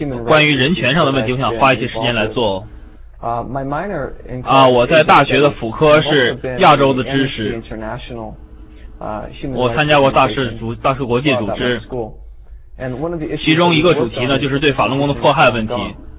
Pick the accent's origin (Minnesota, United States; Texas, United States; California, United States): California, United States; now in New York, United States; 我在加州出生并成长，我在洛杉矶上学，学电脑专业。